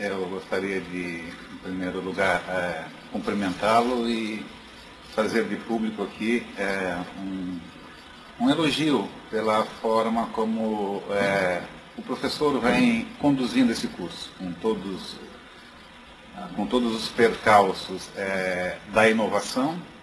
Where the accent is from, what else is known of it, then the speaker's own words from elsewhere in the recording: Tubarão, Santa Catarina, Brazil; now in Florianópolis, Brazil; Faço aqui, então, a minha homenagem à minha cidade natal. Há 20 e tantos anos, vai tempo, já estou aqui em Florianópolis, mas nunca deixei de ter a nossa cidade de Tubarão no coração.